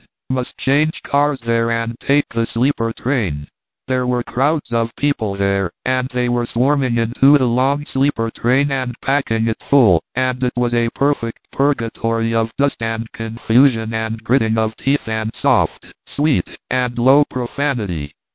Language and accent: English; Missouri, United States; born there; I was born in the Adder State, and by Adder State I mean Missouri.